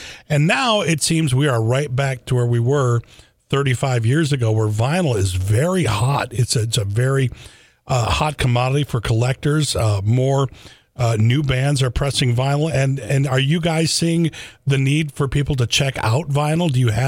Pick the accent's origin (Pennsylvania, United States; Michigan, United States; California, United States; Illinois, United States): Michigan, United States; Lansing; now in Holt, United States; Even though I live in Holt, I'm from Lansing. Okay. I'm from the north side of Lansing, which is kind of its community in itself.